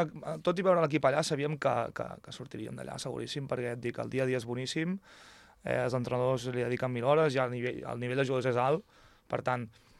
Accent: Avinyonet del Penedès, Catalonia, Spain; Avinyonet del Penedès, de les Gunyoles sóc.

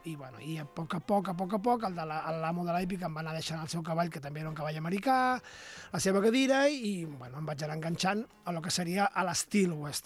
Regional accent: Balearic Islands, Spain; perquè jo tinc familiars que tenen cavalls a Mallorca, perquè jo sóc mallorquí

